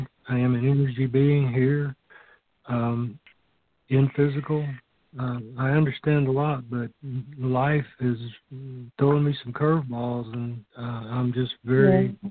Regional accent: Austin, Texas, United States; I'm from Austin, Texas.

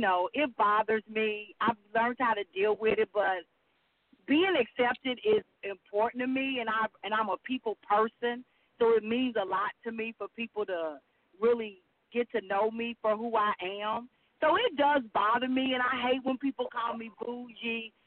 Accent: Decatur, Georgia, United States; I'm from Decatur, Georgia.

